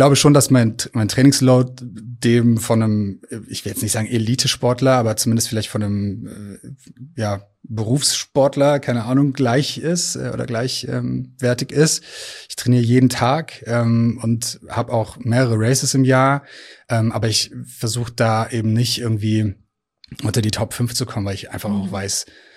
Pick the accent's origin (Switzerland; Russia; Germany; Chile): Germany; Rhineland; now in Hamburg, Germany; ich bin 37 Jahre alt mittlerweile. Ich wohne in Hamburg, ich bin aber aufgewachsen im Rheinland und lebe jetzt schon echt eine lange Zeit hier, würde Hamburg auf jeden Fall als mein Zuhause betiteln.